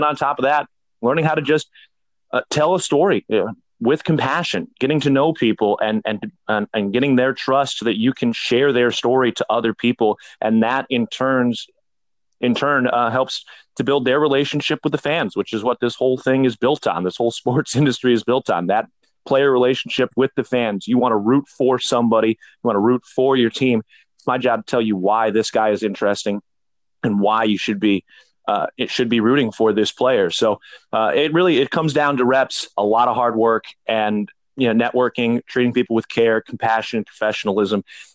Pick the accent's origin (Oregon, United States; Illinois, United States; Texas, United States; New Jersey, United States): Illinois, United States; Chicago; I was at a university outside of Chicago, which is my hometown